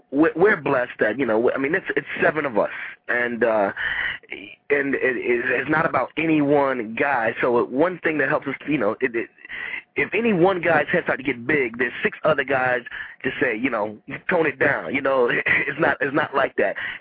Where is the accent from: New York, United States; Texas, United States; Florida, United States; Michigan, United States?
New York, United States; Rochester; I was born upstate New York. I was born in Rochester.